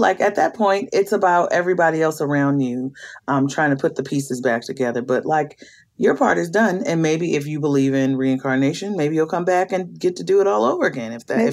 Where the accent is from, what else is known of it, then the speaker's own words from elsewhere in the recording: Baltimore, Maryland, United States; I'm from Baltimore.